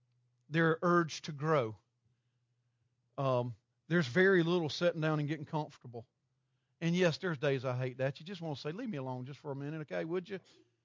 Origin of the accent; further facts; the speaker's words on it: Gilbert, Arizona, United States; I'm from Gilbert, so I can't say every word.